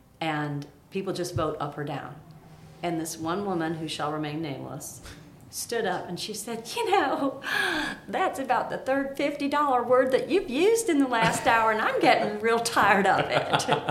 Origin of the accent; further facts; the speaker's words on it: Chicago, Illinois, United States; I'm from the Chicago area.